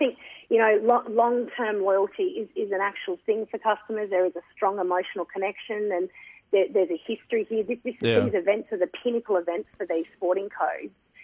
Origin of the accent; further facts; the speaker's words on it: New South Wales, Australia; moved away as an adult; also born or lived in Victoria; But I'm from New South Wales and I've learned to love AFL, having lived here for 15 years in Victoria.